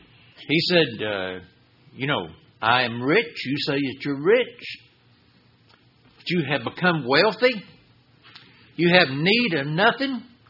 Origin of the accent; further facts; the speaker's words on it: Midland, Texas, United States; I was raised in Midland, Texas.